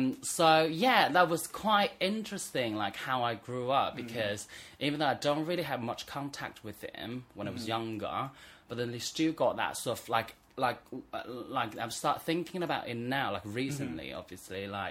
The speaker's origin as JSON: {"language": "English", "town": "Nanjing", "region": "Jiangsu", "country": "China", "tie": "born or raised there", "also_born_or_lived": "London", "second_language": "English", "moved": "as an adult", "said": "I'm from China. I was raised in Nanjing, which is like an hour and a half on the train from Shanghai, really close. And but I left China when I was 19, 20-ish, to go to UK, to go to London to study."}